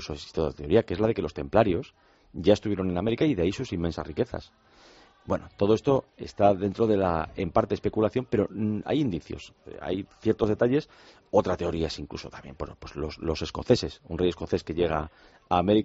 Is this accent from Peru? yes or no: no; Spain; como somos españoles